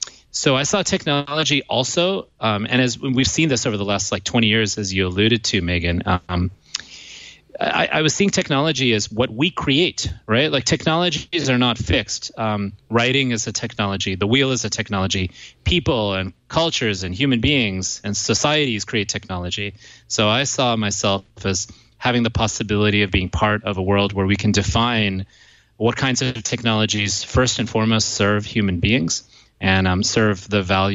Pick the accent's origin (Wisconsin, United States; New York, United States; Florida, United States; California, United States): California, United States; Silicon Valley; born there; also born or lived in India; Well, I'm first generation Indian American. My family is from South India, and I was born in Silicon Valley. But I spent a lot of time as a young kid in India